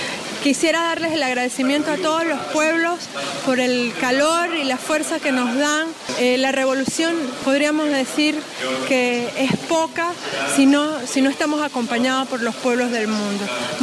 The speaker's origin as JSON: {"language": "Spanish", "country": "Venezuela", "said": "de la Red de Colectivos La Araña Feminista, desde Venezuela."}